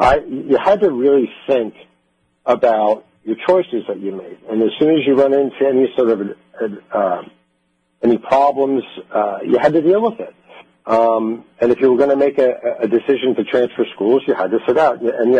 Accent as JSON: {"language": "English", "region": "New York", "country": "United States", "said": "And being a New Yorker, you know, we don't know how to talk without a curse in a sentence."}